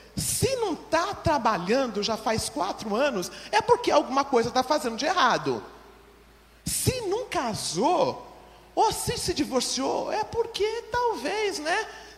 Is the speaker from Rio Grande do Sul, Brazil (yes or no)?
no; São Paulo, Brazil; E eu vim de São Paulo, não conhecia muito disto.